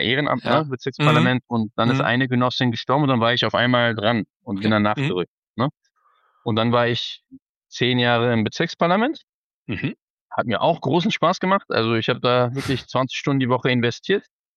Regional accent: Berlin, Germany; ich komme aus dem Schöneberger Norden. Das ist dieser Palastkiez, Palastium-Kiez.

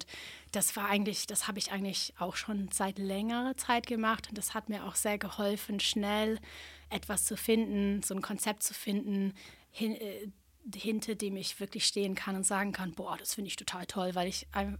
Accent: England, United Kingdom; German is a second language; moved away as an adult; now in Berlin, Germany; Ursprünglich komme ich aus England.

